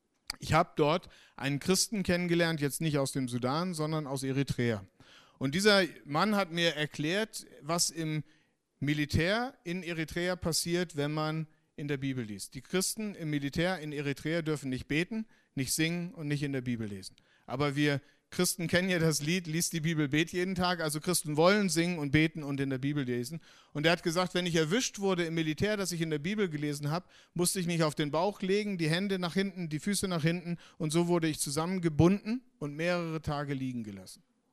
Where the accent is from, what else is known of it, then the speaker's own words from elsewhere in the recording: Northern Germany, Germany; ich komme aus Norddeutschland